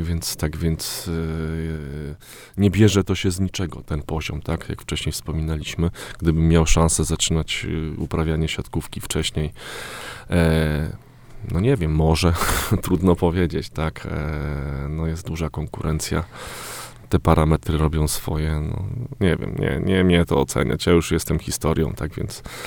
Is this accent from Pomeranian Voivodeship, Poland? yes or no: no; Olsztyn, Warmian-Masurian Voivodeship, Poland; jestem rodowitym olsztyniakiem, tak więc okazji kilka było wcześniej.